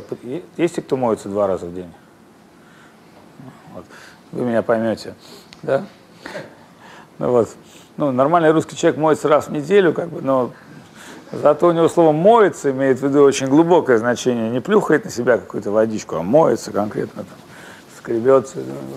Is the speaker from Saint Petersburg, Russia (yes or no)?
yes; Saint Petersburg, Russia; жил в депрессивном Петербурге, откуда я родом.